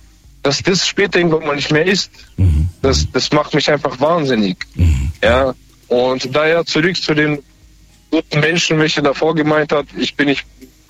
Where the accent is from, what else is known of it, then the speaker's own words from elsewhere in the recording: Moldova; ich komme gebürtig aus Moldawien